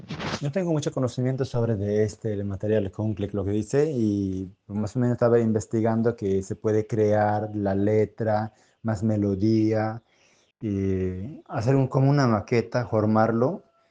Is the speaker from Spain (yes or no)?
no; Sierra, Peru; yo soy parte de Sierra del Perú, entonces ese estilo me